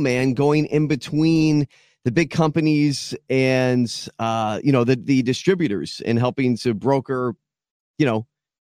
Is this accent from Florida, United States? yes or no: yes; Florida, United States; So actually born and raised in South Florida, which surprises a lot of people because there's not a lot of us native Floridians.